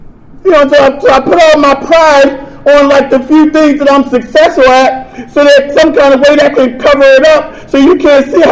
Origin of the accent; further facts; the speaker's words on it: Camden, New Jersey, United States; now in Washington, United States; I know we in D.C., but I'm from Camden. New Jersey, that is.